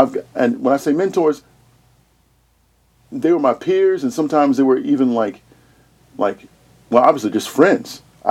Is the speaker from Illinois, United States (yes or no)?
yes; Chicago, Illinois, United States; Like, I'm from Chicago. I ain't scared of them motherfuckers.